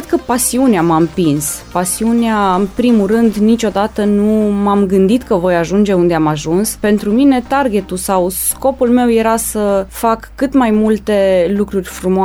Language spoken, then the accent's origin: Romanian; Reșița, Caraș-Severin, Romania; M-am născut în Reșița, locuiesc în Reșița încă, deși în ultima perioadă călătoresc foarte mult. Urmează să împlinesc 36 de ani.